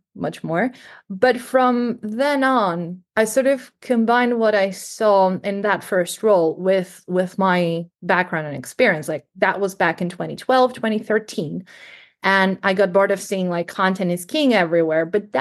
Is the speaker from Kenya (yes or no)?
no; Greece; English is a second language; moved away as an adult; now in United Kingdom; I also have to say I'm from Greece. So all of that was in a previous lifetime back in Greece.